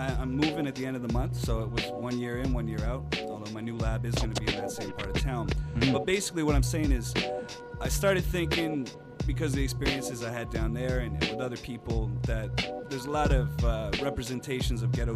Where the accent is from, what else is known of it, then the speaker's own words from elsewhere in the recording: Toronto, Ontario, Canada; No, I'm not from Scarborough, man. I'm from... basically, just north of Kensington Market, just south of the Annex.